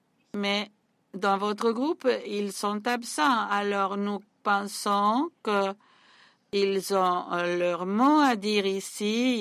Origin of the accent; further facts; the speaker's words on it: Ghana; French is a second language; je viens de l'Ouganda, du Ghana, pardon.